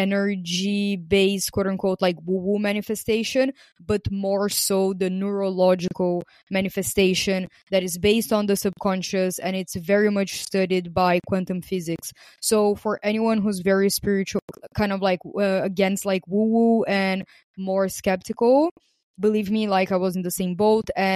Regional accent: Brazil; English is a second language; because I know that I have a lot of listeners from Brazil, because I am from Brazil.

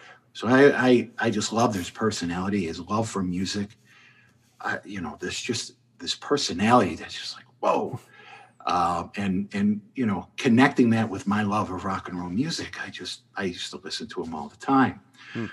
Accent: Chicago, Illinois, United States; It was in my old neighborhood at the Copernicus Center where, you know, I grew up in Jefferson Park.

